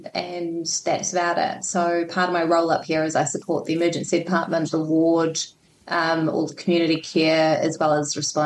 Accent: Wellington, New Zealand; No, so I'm a Kiwi, born and bred in Wellington.

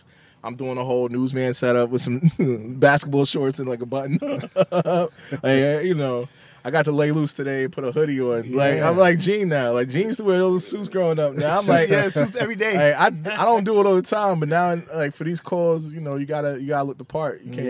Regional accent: Long Island, New York, United States; also born or lived in Queens; But I'm from right here. I'm gonna say I'm from Long Island because this is where I was raised. But Queens, you know. Heavily lived in Queens a long time.

